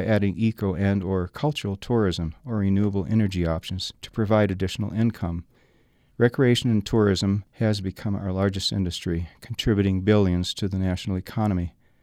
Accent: Michigan, United States; Growing up in Michigan, where public land was hard to come by, I have come to enjoy our commons

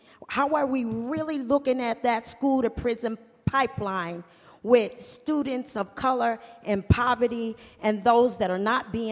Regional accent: Washington, United States; We come from Kitsap County.

